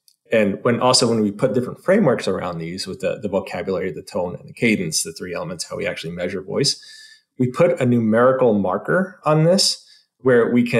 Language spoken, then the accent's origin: English; New Jersey, United States; But I'm also from New Jersey, so sometimes I say ollies.